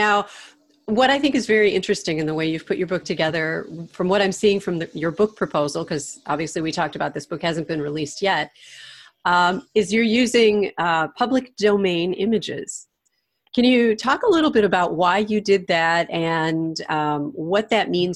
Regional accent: St. Louis, Missouri, United States; Mainly, I'm from St. Louis. He's from St. Louis.

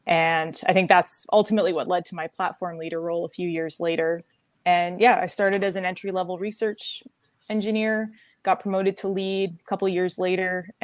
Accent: Victoria, British Columbia, Canada; now in United States?; Canadian on my mother's side, Spanish on my father's side. But I was born and raised in Victoria, BC, Canada.

